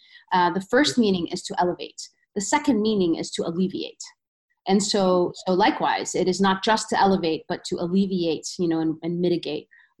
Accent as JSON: {"language": "English", "country": "Sudan", "said": "I'm originally from Sudan, as you know."}